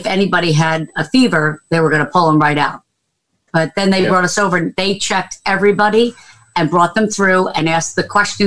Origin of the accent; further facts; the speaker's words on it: Northeast, United States; We're from the Northeast, so New York and JFK, it's a little difficult to get in and out of there.